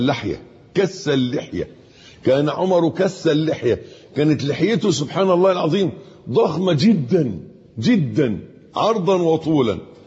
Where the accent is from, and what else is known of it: Egypt